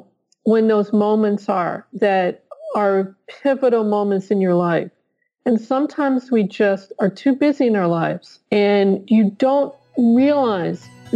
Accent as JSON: {"language": "English", "town": "Milwaukee", "region": "Wisconsin", "country": "United States", "lives_now": "California, United States", "said": "I'm originally from Milwaukee."}